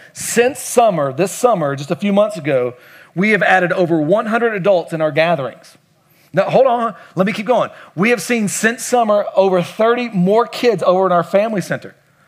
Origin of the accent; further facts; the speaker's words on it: Kentucky, United States; now in Las Vegas, United States; I'm from Kentucky.